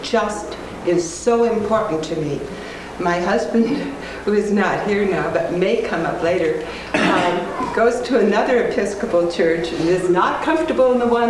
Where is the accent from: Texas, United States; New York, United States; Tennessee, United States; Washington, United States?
Washington, United States; Tacoma; I'm from Tacoma, Washington.